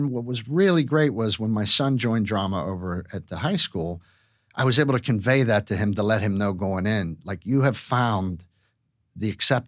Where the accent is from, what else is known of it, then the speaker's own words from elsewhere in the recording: Pittsburgh, Pennsylvania, United States; growing up in Pittsburgh, you know, they think a salad is a topping for a hamburger.